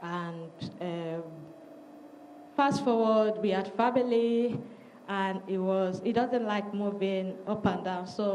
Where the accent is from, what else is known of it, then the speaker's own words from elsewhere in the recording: Nigeria; And growing up in Nigeria, I grew up in a very large family.